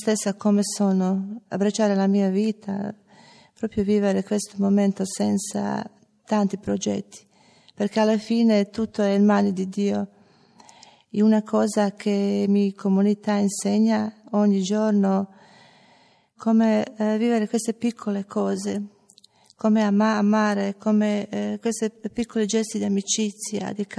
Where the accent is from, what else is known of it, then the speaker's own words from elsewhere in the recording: Zagreb, City of Zagreb, Croatia; Italian is a second language; ho 44 anni, vengo dalla Zagabria, Croazia, sono madre, tre figli, sposa, tossicodipendente, alcolica.